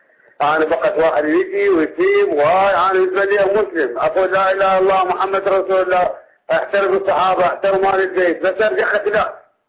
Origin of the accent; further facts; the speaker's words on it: Iraq; أنا بالنسبة شيعي من العراق